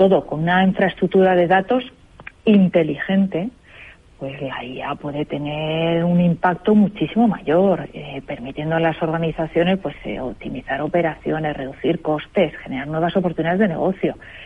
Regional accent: Spain; para mí me parece algo súper relevante como española

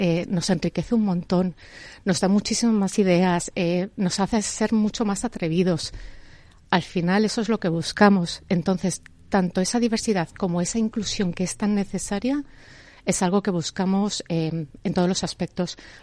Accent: Madrid, Community of Madrid, Spain; moved away as an adult; also born or lived in Barcelona; irme a vivir a otra ciudad, dejando a mi familia en mi ciudad de origen, que es Madrid. Y me fui a Barcelona a vivir durante un periodo de 3 años

